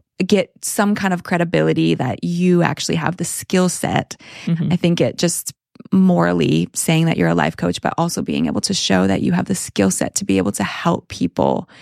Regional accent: Canada; now in United States; because I'm a Canadian and originally in Canada

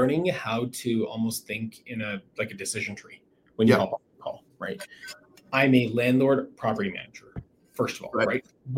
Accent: Canada; Both make sense to me as a Canadian as well.

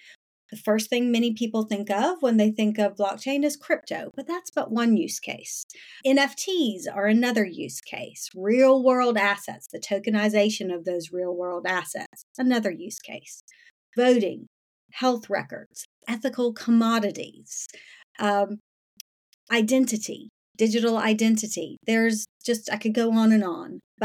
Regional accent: South Carolina, United States; I had a very, very difficult experience in my hometown of South Carolina

